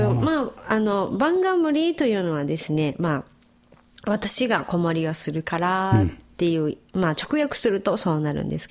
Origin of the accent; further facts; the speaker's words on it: Miyakojima, Okinawa, Japan; 宮古島市になる前にですね、あの合併する前に元はグスクベ町という町がありまして、そこに私も生まれ育ったわけなんですけど